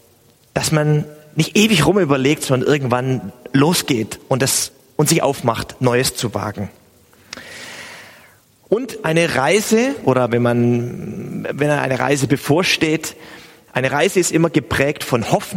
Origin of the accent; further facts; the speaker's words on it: Stuttgart, Baden-Württemberg, Germany; Ich bin in Stuttgart aufgewachsen und da gibt es das Cannstatter Volksfest.